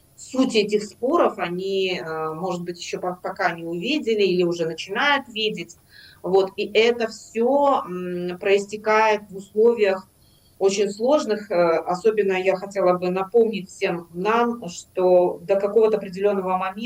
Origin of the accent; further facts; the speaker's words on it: Belarus; moved away as an adult; когда я выехала из Беларуси в 22-м году